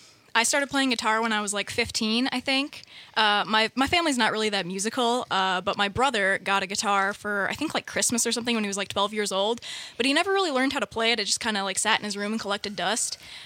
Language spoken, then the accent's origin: English; Ashland, Wisconsin, United States; I'm from Ashland, Wisconsin.